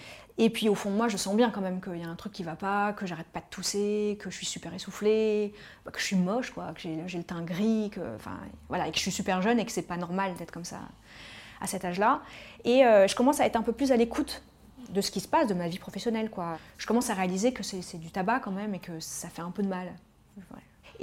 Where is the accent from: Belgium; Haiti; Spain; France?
France; Paris, Île-de-France; Je suis parisienne, j'ai toujours grandi à Paris